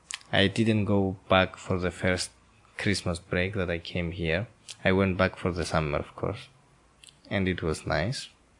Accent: Nicosia, Nicosia District, Cyprus; also born or lived in Paphos; Well, I was born in Cyprus, which is an island in Mediterranean. I was born in Nicosia, which is the capital of Cyprus. I grew up there and then I went to Paphos, which is the smallest town in Cyprus, where I went to school there.

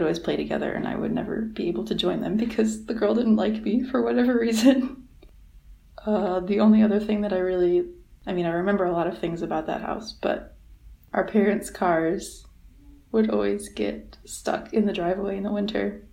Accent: Highland Township, Michigan, United States; also born or lived in Pontiac; I grew up in a few different towns. I was born in Pontiac, but I was raised partially in Highland Township. It was very rural.

